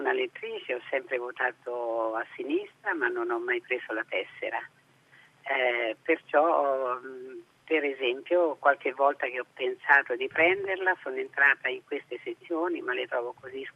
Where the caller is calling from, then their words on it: Rome, Lazio, Italy; siamo da Roma.